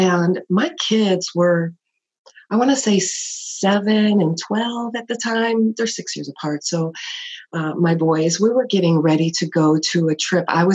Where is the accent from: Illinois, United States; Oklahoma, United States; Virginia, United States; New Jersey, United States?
Illinois, United States; Chicago; You know, I grew up in Chicago. I was one of several kids.